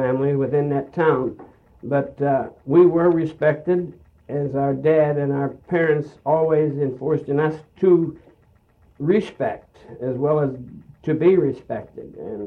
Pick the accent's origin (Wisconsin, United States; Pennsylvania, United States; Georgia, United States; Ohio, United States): Pennsylvania, United States; Crafton; I'm from Pittsburgh, PA, a little town 7 miles out of Pittsburgh, where I was born and raised. It's called Crafton.